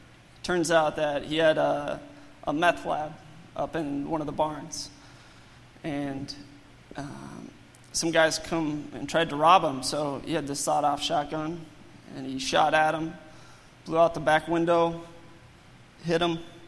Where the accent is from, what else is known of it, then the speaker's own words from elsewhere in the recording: California, United States; So I grew up in California on a farm, and we worked the farm